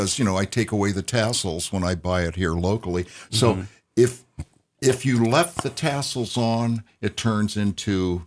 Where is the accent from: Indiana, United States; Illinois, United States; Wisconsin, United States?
Indiana, United States; And I came from Indiana, which is the center of high school basketball.